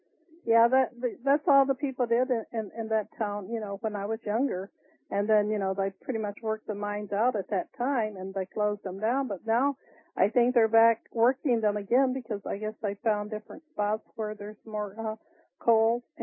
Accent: Virginia, United States; moved away as an adult; now in Ohio, United States; Well, I'm a lady that was born and raised in Virginia. We moved to Ohio when I was 18. My whole family did.

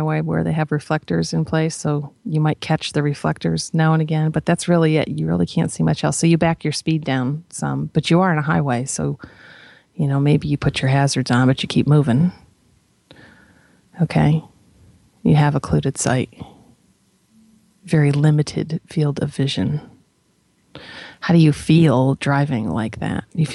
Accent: New York, United States; I grew up in New York State, so I'm very familiar with driving a car in a blizzard.

